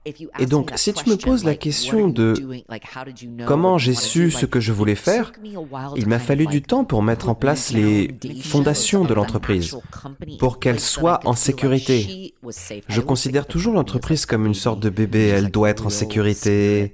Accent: New York, United States; French is a second language; moved away as an adult; now in Milan, Italy; Peut-être pour quelqu'un qui est français, ce n'est pas si grave, mais je viens de New York.

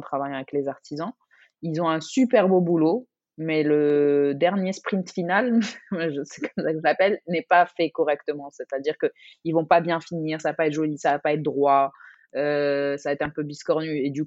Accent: Morocco; French is a second language; moi, en tant que Marocaine, je suis fière de pouvoir me dire que voilà, les gens portent à l'étranger des produits marocains

